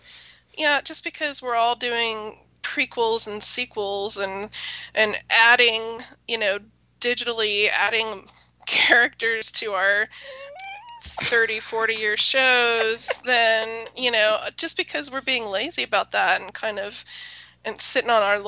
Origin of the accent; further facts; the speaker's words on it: Dallas, Texas, United States; I mean, I grew up in Texas. I remember watching the space shuttle come back in.